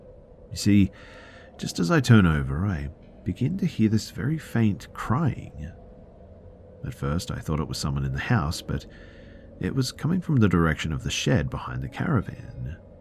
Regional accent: Ohio, United States; born or raised there

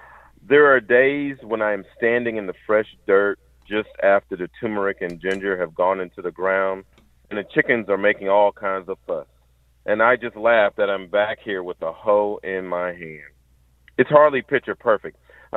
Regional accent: Brunswick, United States; I grew up in Brunswick proper, right, inside the city of Brunswick. It's a very small micro city of Brunswick.

